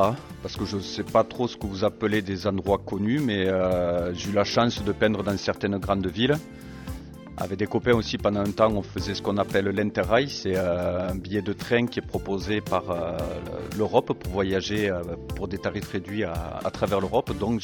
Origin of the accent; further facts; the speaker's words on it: Olemps, Occitanie, France; Alors j'ai grandi à Olemsk, juste à côté de Rodez. Je suis parti un petit peu ailleurs, voyager et tout, et maintenant je revis à Olemsk.